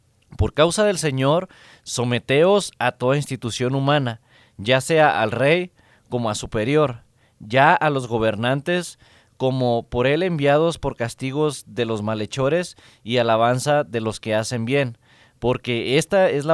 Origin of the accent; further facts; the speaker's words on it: Ciudad Juárez, Chihuahua, Mexico; now in Denver, United States; yo vengo de México, en Ciudad Juárez, y bueno, en México la policía es muy corrupta, entonces a veces es difícil confiar en la policía. Inclusive yo me acuerdo cuando recién llegué aquí a Denver, Colorado